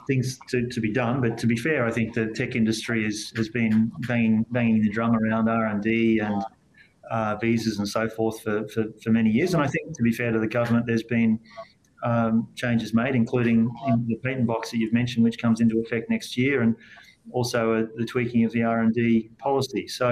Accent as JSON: {"language": "English", "country": "Australia", "said": "I'm an Australian first, and I'm the MD at Microsoft second. My job, I think, is to advocate for my country"}